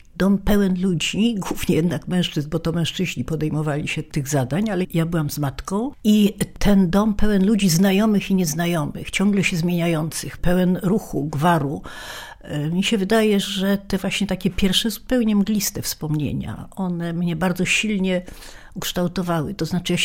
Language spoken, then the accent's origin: Polish; Warsaw, Masovian Voivodeship, Poland; born there; Ja jestem urodzona na Żoliborzu.